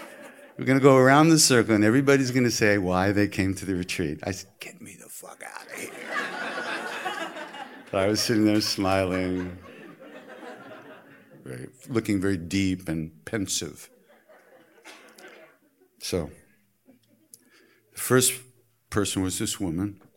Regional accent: New York, United States; I'm from New York, okay, as you know.

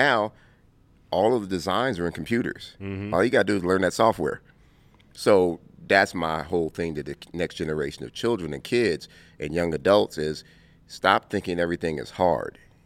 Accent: Compton, California, United States; Or because I came from Compton, I'm not supposed to be smart.

